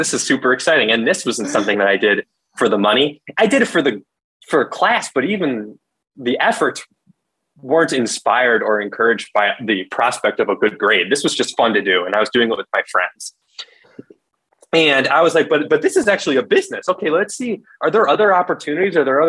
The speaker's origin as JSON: {"language": "English", "town": "Chicago", "region": "Illinois", "country": "United States", "said": "But I'm originally from Chicago."}